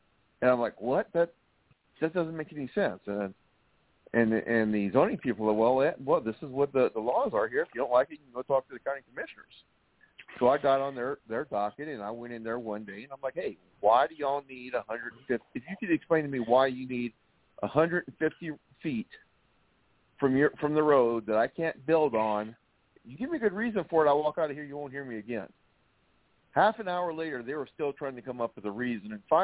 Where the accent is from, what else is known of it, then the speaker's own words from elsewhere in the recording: Louisiana, United States; moved away as an adult; now in Minnesota, United States; I retired up here to Western Minnesota in 2018. Originally, I'm from Louisiana, but my wife is from here